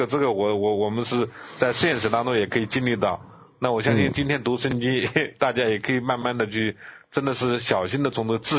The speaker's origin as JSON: {"language": "Chinese", "country": "China", "said": "因为像我们这个从大陆来的哈，到这里来做实验的话"}